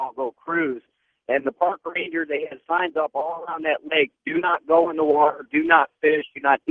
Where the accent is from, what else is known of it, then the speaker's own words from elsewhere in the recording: St. Ann, Missouri, United States; Well, I grew up in St. Ann as well, went to Pattonville High School in Bridgeton, which is right next to the landfill.